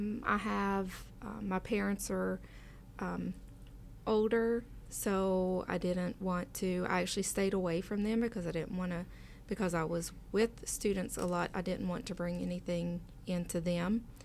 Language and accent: English; Ashland, Kentucky, United States; Ashland, Kentucky.